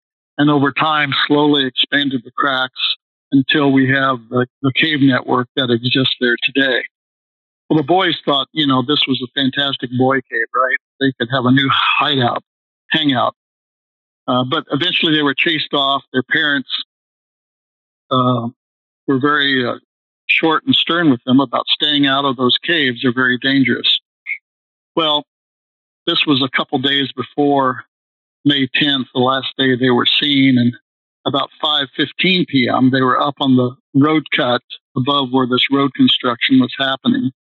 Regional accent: Hannibal, Missouri, United States; I grew up in Hannibal, Missouri, Mark Twain's boyhood home. It's a historic little town of about 20,000 at the time.

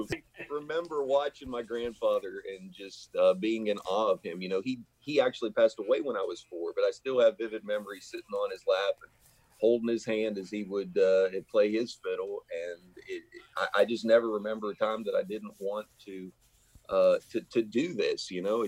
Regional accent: Greensburg, United States; born there; I was born in Greensburg.

